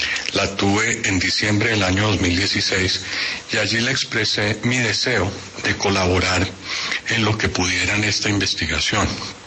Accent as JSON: {"language": "Spanish", "country": "Colombia", "said": "estoy colaborando proactivamente con la justicia colombiana porque soy colombiano y estoy también colaborando proactivamente con la justicia norteamericana porque tengo la ciudadanía de Estados Unidos."}